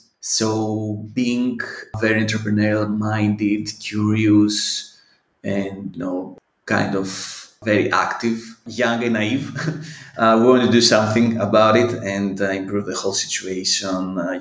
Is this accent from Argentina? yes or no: no; Greece; moved away as an adult; also born or lived in Amsterdam, Netherlands; I'm originally from Greece